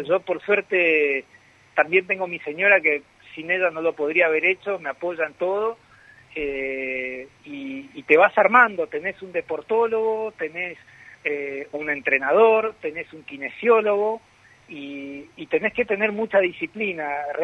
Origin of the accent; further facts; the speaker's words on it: El Dorado, Misiones, Argentina; now in Buenos Aires, Argentina; yo soy del Dorado, soy nacido en el Dorado y bueno, hace ya un tiempo que estoy en Buenos Aires.